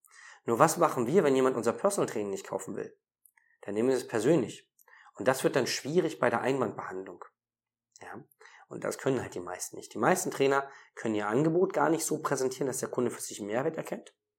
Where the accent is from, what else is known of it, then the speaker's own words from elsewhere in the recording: Berlin, Germany; ich komme ja aus Berlin, da gibt es viele Dönerläden